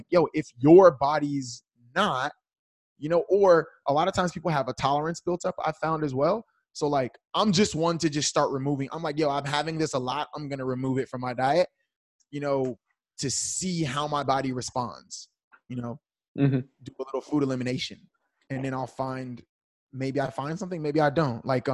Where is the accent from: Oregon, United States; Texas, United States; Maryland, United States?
Texas, United States; Fort Hood; I grew up in Fort Hood, so